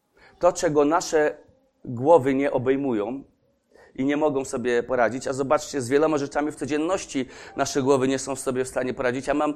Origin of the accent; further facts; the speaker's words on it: Kozienice, Masovian Voivodeship, Poland; bo ona dotarła do kozienic, skąd pochodzę